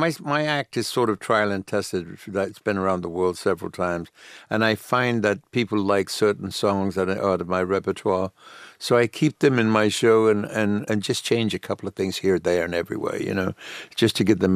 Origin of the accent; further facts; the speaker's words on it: Leicester, East Midlands, United Kingdom; you know, David and Richard Attenborough come from my hometown in Leicester.